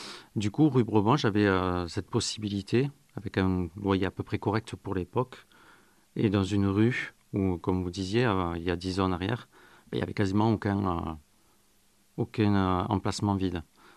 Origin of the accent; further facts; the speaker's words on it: Tarbes, Occitanie, France; déjà je suis né à Tarbes. Toute mon enfance, eh ben, je l'ai passée ici, au centre-ville.